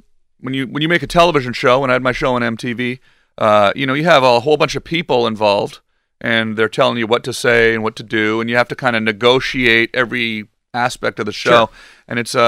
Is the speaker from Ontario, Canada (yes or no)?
yes; Ottawa, Ontario, Canada; I grew up in Canada, Ottawa, not too far from here, and I'm used to the cold.